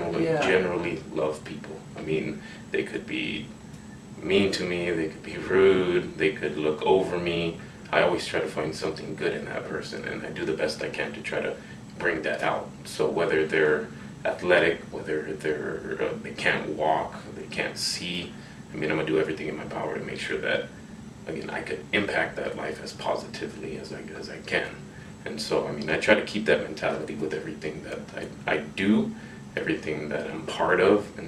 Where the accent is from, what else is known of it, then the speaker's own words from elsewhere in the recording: Chicago, Illinois, United States; also born or lived in Long Beach; I grew up part Chicago, part Long Beach, and then a little bit of here as well.